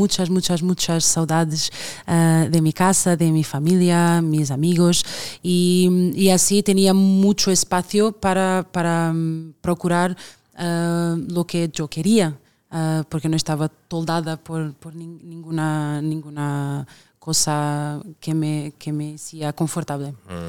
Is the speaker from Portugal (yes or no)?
yes; Portugal; Spanish is a second language; Yo entiendo todo, claro, pero claro. Mi acento es un poquito...